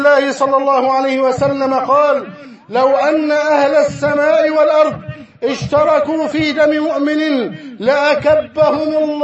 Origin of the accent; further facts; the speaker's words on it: Egypt; اللهم احفظ علينا بلدنا مصر